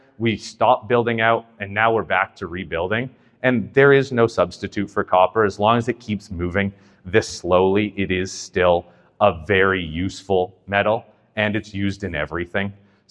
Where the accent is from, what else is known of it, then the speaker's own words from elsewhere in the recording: Vancouver, British Columbia, Canada; I'm also from BC. I'm from Vancouver. And yeah, in BC, it's West Coast.